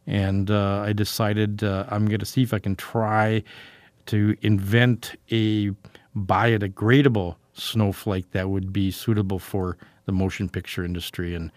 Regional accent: Wisconsin, United States; you know, I'm from Wisconsin, cheese.

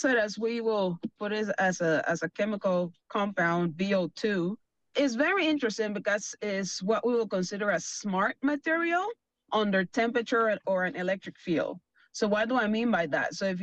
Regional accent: Panama; moved away as an adult; now in United States; I'm originally from Panama. I came to the U.S. back in 2007 as part of a Fulbright scholarship

